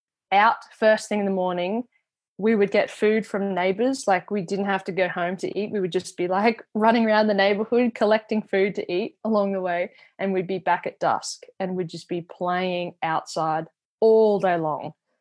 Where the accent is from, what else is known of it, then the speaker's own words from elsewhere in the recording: Brisbane, Queensland, Australia; now in Gold Coast, Australia; Grew up in, Brisbane, was born and bred in Brisbane and then moved to the Gold Coast.